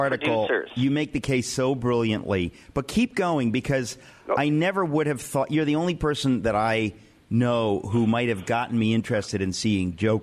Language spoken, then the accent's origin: English; New York, United States; it is New York from the 1970s and 80s when you and I grew up in the New York area.